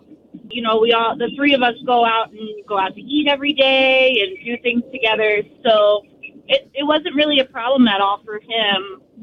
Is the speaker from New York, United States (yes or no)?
no; Winter Garden, Florida, United States; from Winter Garden.